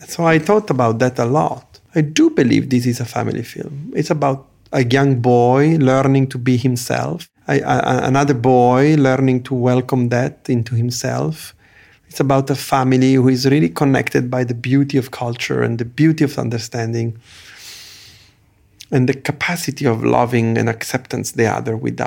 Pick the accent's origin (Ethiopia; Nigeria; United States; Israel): Ethiopia; My mother is Algerian, but she spoke to us in French. We grew up in Ethiopia. They were talking Italian, Ethiopian, Amharic, French and English.